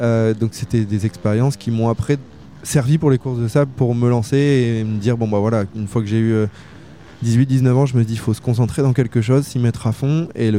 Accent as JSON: {"language": "French", "region": "Hauts-de-France", "country": "France", "said": "j'ai 31 ans, donc je suis un gars de la région. J'habite entre Boulogne et Saint-Omer. Je suis plutôt de la Côte d'Opale."}